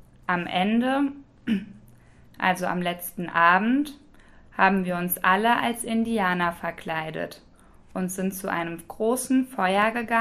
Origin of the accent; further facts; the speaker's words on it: Koblenz, Rhineland-Palatinate, Germany; ich bin 22 Jahre alt und ich komme aus Koblenz.